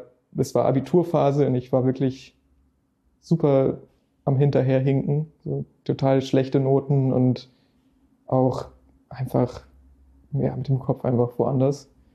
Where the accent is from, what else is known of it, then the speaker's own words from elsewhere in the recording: Hamburg, Germany; Ich komme aus Eimsbüttel, ja, hier in Hamburg.